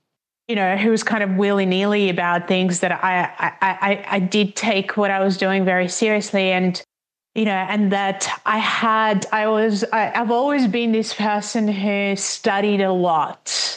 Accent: Minsk, Belarus; And I also grew up, you know, in Belarus, and I was born in Minsk

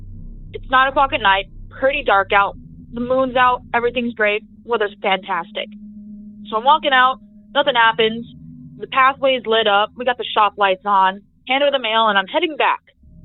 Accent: Oregon, United States; I'm from Oregon. This story takes place in my hometown down south in the valley, Jervis, Oregon.

